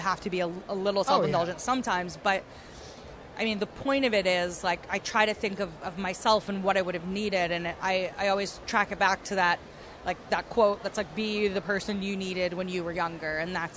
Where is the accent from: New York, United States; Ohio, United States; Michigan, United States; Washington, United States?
New York, United States; I'm from upstate New York, so I'm from the Northeast U.S.